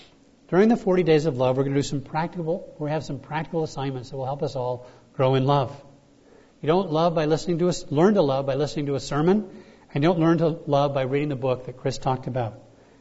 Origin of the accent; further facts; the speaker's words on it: Bahamas; I grew up in the Bahamas.